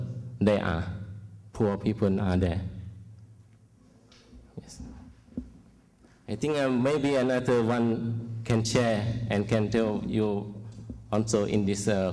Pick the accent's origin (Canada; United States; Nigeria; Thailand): Thailand; English is a second language; In Thailand, we are different from Singapore, which are in Thailand, majority is Buddhist, and minority are Muslim.